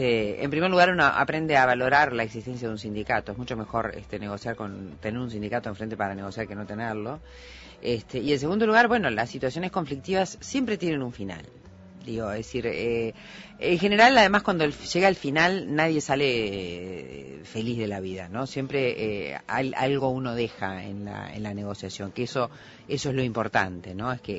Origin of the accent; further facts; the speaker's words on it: Montevideo, Uruguay; me siento como una montevideana más